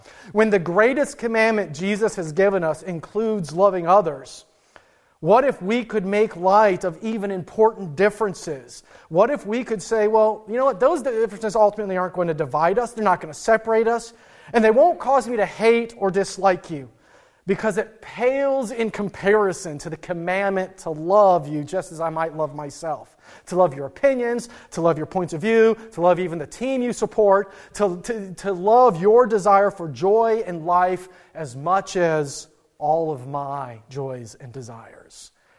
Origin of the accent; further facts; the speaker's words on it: North Dakota, United States; You see, I grew up in the Midwest, and a lot of my childhood when I was watching baseball was in North Dakota